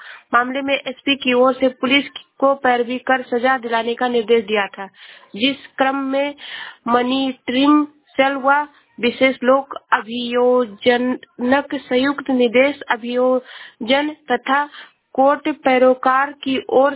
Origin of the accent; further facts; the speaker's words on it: Uttar Pradesh, India; मैं जिला श्रावस्ती से हूँ।